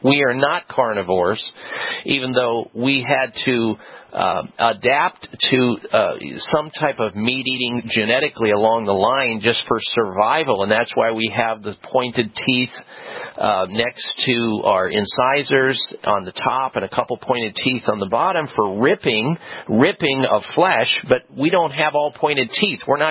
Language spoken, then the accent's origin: English; Iowa, United States; I know this because I grew up in Iowa